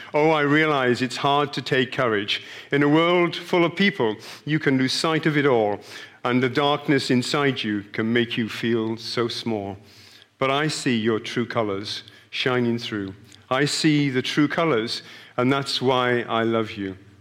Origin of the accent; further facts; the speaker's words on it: Bridgend, Wales, United Kingdom; As we crossed through Bridgend, my hometown, then a strange event happened on the train.